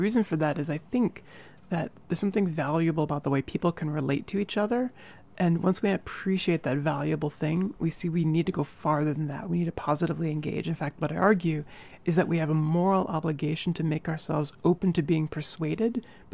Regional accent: Midwest, United States; So I grew up in the Midwest in a politically conservative, a religious family.

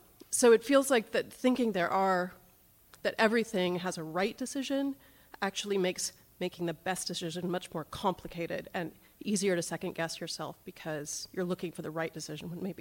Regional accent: Alameda, California, United States; I'm from Alameda.

